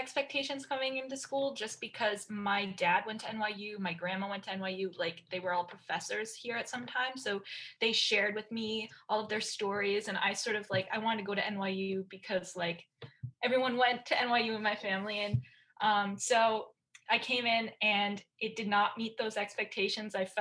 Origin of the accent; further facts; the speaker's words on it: Vermont, United States; And I'm from Vermont.